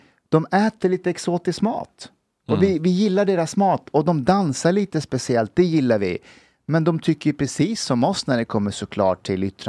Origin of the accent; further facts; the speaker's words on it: Sweden; Jag tänker själv, om jag som svensk så någonstans, bor i utlandet i ett år eller så, då vill jag ju vara med svenskar.